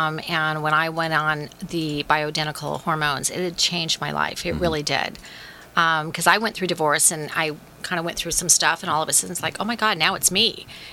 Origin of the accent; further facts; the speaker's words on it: San Diego, California, United States; I'm from San Diego, California. I was born and raised.